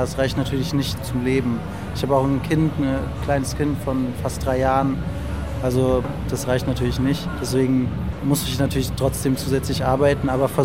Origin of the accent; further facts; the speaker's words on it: Berlin, Germany; ich komme aus dem Wedding